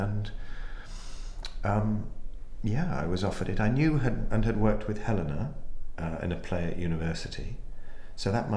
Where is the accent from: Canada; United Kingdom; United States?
United Kingdom; London; Well, I grew up in South London, and if I go and watch my football team, I still talk like that.